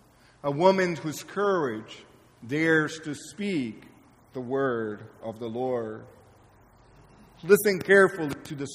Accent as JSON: {"language": "English", "country": "Guatemala", "said": "I'm originally from Guatemala."}